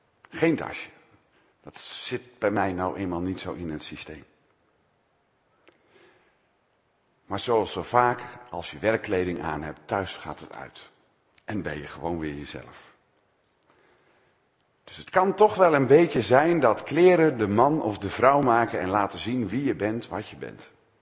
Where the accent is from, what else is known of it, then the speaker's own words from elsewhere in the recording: Hoogeveen, Drenthe, Netherlands; Ik kwam als jongen uit Hogeveen, zeg maar, gewoon nuchter, normaal, kwam ik in Utrecht studeren.